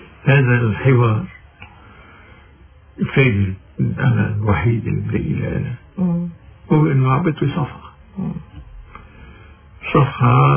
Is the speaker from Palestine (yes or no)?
no; Lebanon; نحن كلبنانيين ما لنا دور ما لنا مسؤولية بهذا المجال